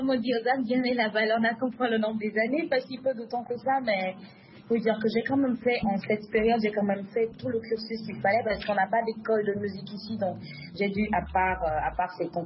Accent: Cové, Zou, Benin; born there; je suis née à Kobe, ma maman est de Kobe, mais mon père, il est d'Aboumé à Zakota. Donc voilà, toutes ces deux villes sont du sud du Bénin

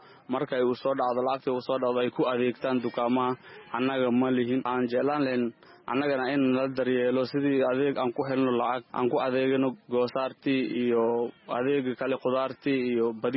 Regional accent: Kismayo, Lower Juba, Somalia; Waa aabo Soomaaliyeed dhibaataysan, waan soo barakacnay, waxaan ka soo barakacnay Kismaayo, waxaan joognaa qaxootigan dhagaxley.

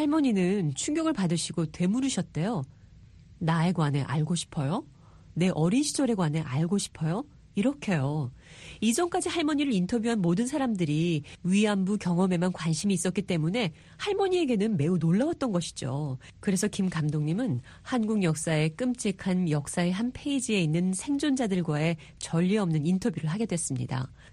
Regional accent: Cambridge, Massachusetts, United States; 지금 살고 있는 매사추세츠주 케임브리지에서 자랐는데 부모님이 보통 한국인 부모와는 좀 다르셨어요.

